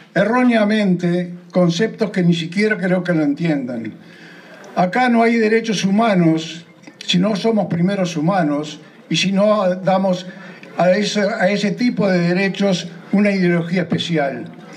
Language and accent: Spanish; Uruguay; Los orientales siempre fuimos gente de derecha, gente honesta y gente que cuidó su terruño.